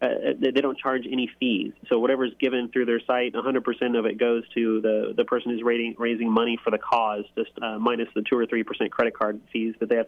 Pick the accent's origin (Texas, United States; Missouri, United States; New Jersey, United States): Missouri, United States; I'm from Missouri.